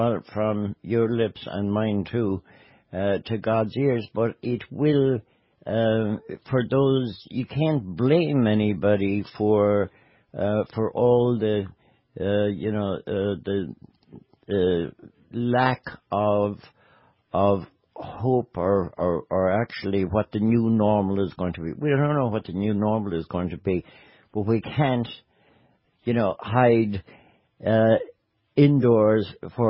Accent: Galway, Connacht, Ireland; But what's this Galway bit now? Excuse me. You know, you're talking about my hometown buddy

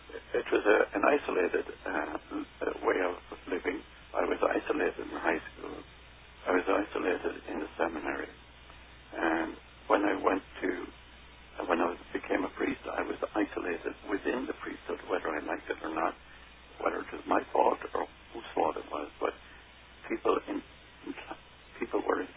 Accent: Leinster, Ireland; moved away; also born or lived in England / New York; I definitely think if I had not left Ireland, if my parents had not sent me to high school

